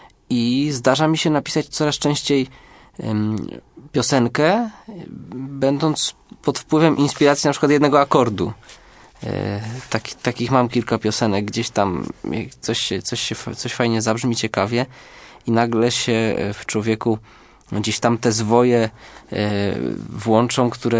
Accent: Bojanowo, Greater Poland Voivodeship, Poland; Opowiada o prawdziwym ogrodzie, który mi przez lata młodości towarzyszył w moich rodzinnych stronach.

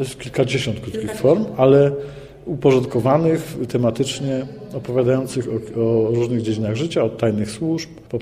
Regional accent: Kraków, Lesser Poland, Poland; do spraw lokalnych, krakowskich, bo jestem z Krakowa

